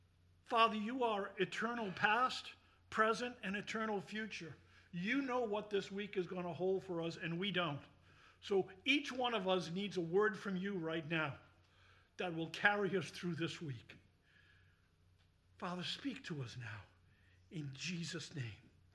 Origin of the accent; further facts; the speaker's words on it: Providence, Rhode Island, United States; I actually come from Rhode Island. I'm a New Englander. I was born in Providence and married in Canaan land.